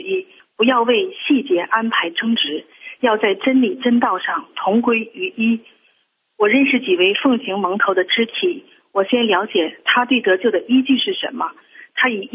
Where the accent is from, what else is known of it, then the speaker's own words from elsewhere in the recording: Heilongjiang, China; 我是黑龙江的